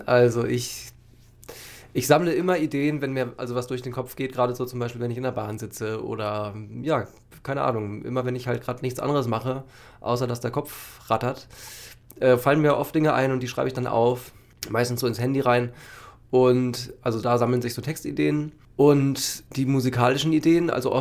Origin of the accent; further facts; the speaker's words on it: Bad Segeberg, Schleswig-Holstein, Germany; Ich stamme aus Schleswig-Holstein, also Kiel ist nicht so weit für mich gewesen immer.